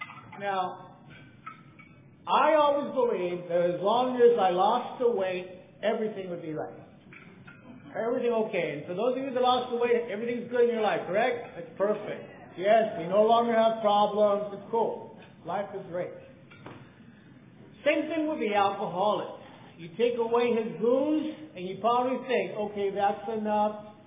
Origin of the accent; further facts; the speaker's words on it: Santa Barbara, California, United States; also born or lived in Los Angeles; I come from Santa Barbara, but I lived in L.A. for many years. I love Los Angeles, and I love Santa Barbara. And in Santa Barbara, we're very advanced type. We're Santa Barbara Ventura people.